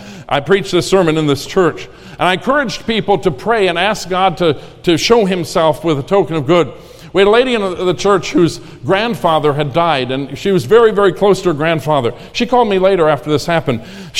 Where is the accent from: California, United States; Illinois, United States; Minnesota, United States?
Minnesota, United States; very depressing and dark news was coming to us from my home state of Minnesota.